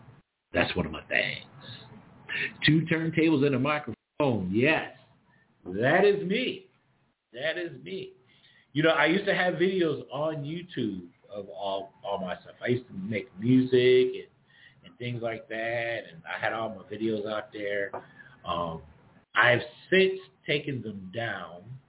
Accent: New York, United States; now in Georgia, United States; I'm here in Georgia. Originally, I'm from New York, but I've been living in Georgia. I've been living in Georgia longer than I lived in New York at this point.

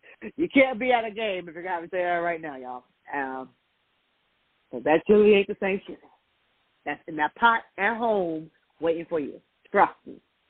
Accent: New York, United States; Again, guys, I'm from Northeast, so I'm from New York.

